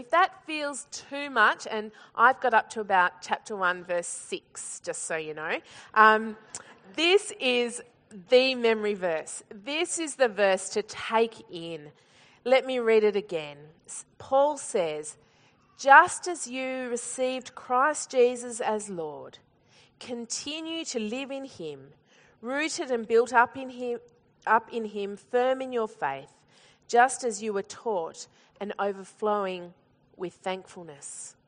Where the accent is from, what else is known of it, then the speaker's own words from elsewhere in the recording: Australia; I thought, oh, I'm so Australian. What do you call it, a duvet or a quilt? Is that right? Yeah, we call it doona because that works really well with our accent, I think.